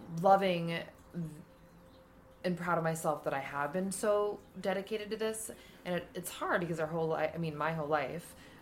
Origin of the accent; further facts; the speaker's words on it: Minnesota, United States; and I'm from Minnesota.